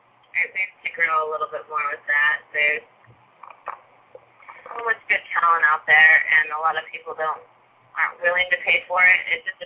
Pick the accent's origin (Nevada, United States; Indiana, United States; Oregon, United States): Oregon, United States; Medford; I'm from Medford, Oregon.